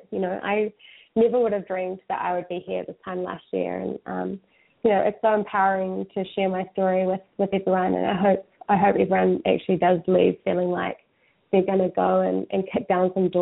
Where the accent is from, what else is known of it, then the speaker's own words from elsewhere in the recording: New Zealand; accent: New Zealand; So, apologies about my New Zealand accent.